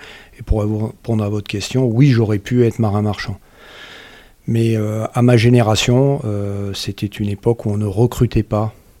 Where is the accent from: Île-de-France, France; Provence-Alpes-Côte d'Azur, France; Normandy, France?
Provence-Alpes-Côte d'Azur, France; Marseille; j'ai grandi à Marseille. Donc à Marseille, on dit qu'on a le plus grand port de France.